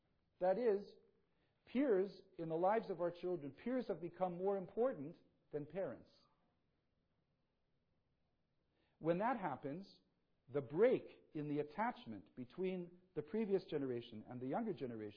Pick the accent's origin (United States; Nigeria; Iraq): Iraq; And when I grew up in Iraq, said, all of us learned this way.